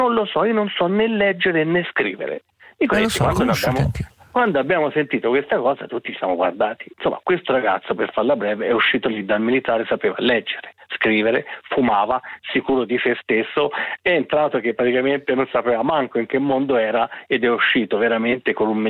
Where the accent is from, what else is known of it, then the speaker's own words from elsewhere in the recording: Montepulciano, Tuscany, Italy; Io sono da Montepulciano